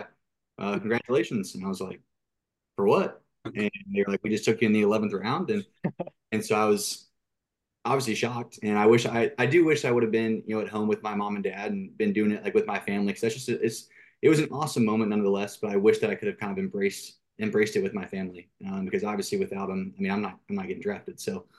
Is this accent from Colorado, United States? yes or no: no; The Woodlands, Texas, United States; I'm Texas born and raised, always been local. I was born in the Woodlands near Houston